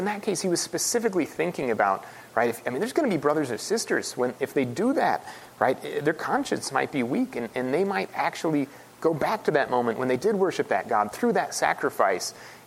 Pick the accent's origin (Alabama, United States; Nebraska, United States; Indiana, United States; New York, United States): Indiana, United States; Did I love sugar cream pie, which is the state pie of my home state of Indiana?